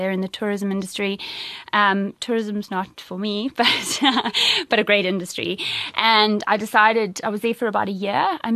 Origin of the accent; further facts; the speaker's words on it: Zimbabwe; And I come from Zimbabwe. I think, you know, we come from a nation of people who've been, under a lot of stress and strain for a number of years.